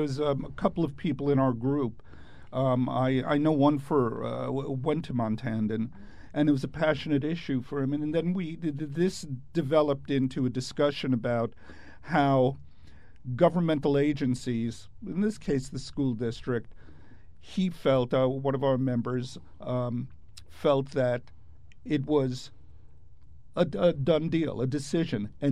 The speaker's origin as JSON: {"language": "English", "country": "United States", "said": "That's right. I'm truly an American."}